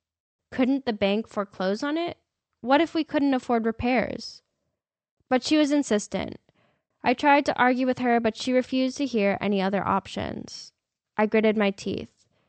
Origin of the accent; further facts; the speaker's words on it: New York, United States; now in San Francisco, United States; Growing up in New York, I was used to marking time with the seasons.